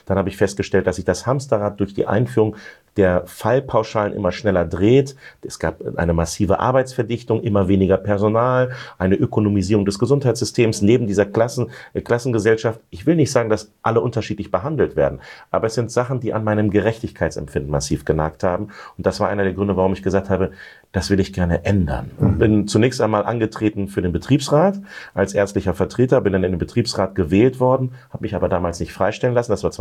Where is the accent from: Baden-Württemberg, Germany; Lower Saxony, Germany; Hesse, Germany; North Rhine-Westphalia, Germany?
Lower Saxony, Germany; Silze; also born or lived in Hannover; in Hannover geboren und in Silze aufgewachsen.